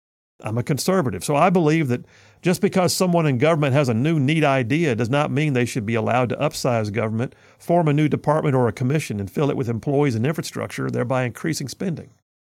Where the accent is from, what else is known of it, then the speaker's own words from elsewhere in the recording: Huntsville, Alabama, United States; When I was a kid growing up in South Huntsville, everybody knew gas was cheaper right across the Tennessee River Bridge.